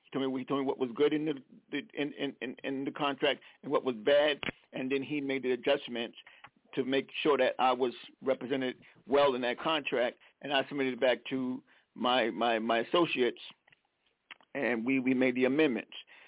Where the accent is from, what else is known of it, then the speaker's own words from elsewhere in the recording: South Carolina, United States; now in Connecticut, United States; I'm from South Carolina, but I live in Connecticut.